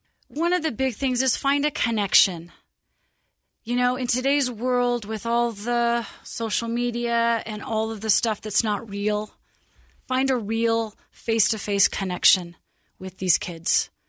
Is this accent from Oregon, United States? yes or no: yes; Portland, Oregon, United States; I think of growing up in Portland, Oregon, and the people in the ward and how influential they were.